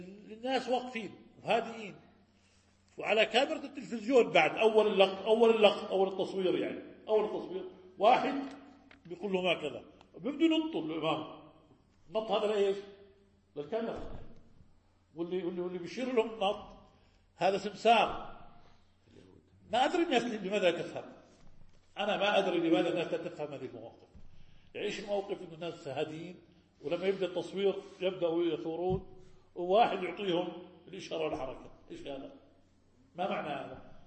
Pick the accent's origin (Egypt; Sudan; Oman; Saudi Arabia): Egypt; now in Jordan; نحن أخوة من مصر نعيش في الأردن منذ زمن، بفضل الله علينا نجلس بين أيديكم من سنوات من خمس سنوات،